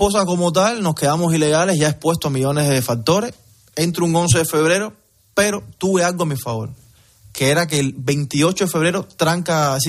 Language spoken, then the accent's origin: Spanish; Cuba; moved away as an adult; hace ya directamente un año y tres meses que salí de Cuba ya. Salí un 3 de agosto